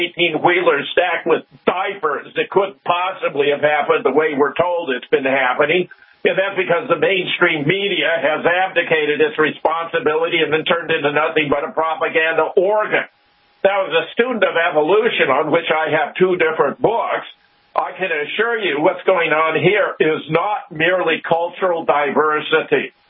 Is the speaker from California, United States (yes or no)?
yes; Pasadena, California, United States; I was born in Pasadena. I graduated from South Pasadena High School.